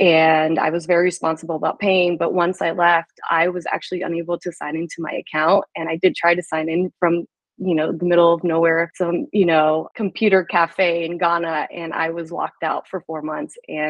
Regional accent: Florida, United States; also born or lived in Panama; I'm originally from Panama, but I grew up in South Florida.

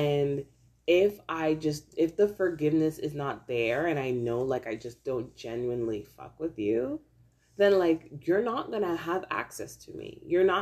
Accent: Canada; I know like in Canada and as a Canadian, it's very stereotypical for us to be like known as, oh, Canadians are always saying sorry

